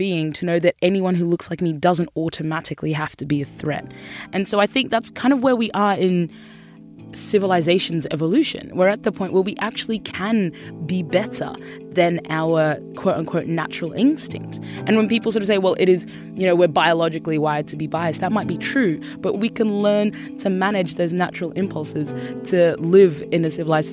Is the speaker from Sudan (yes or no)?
yes; Sudan; born there; since I was born in Sudan